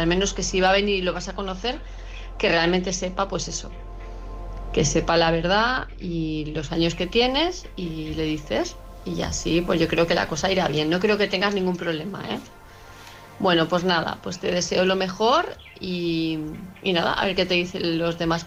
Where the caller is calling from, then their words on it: Palma de Mallorca, Balearic Islands, Spain; de Palma de Mallorca